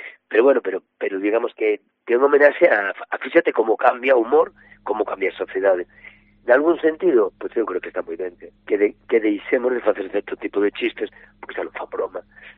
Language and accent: Galician; Galicia, Spain; ese humor negro que temos nos os galegos temos unha maneira de entender a morte completamente distinta ao resto de España.